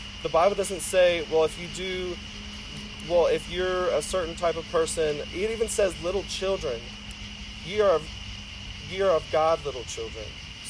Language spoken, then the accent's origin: English; Raytown, Missouri, United States; And I grew up in Raytown. I mean, Raytown's, I mean, not the best place to live. It's not the worst place to live either.